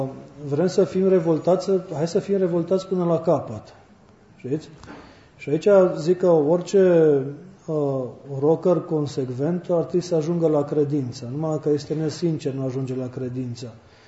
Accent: Timișoara, Timiș County, Romania; Eu eram din Timișoara și vreo două luni de zile mă dădeam pe acasă numai la câteva zile

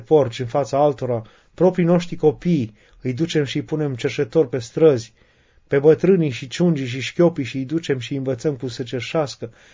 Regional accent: Romania; Și ca neam la fel suntem, adică noi suntem români, noi suntem buni, noi suntem ospitalieri

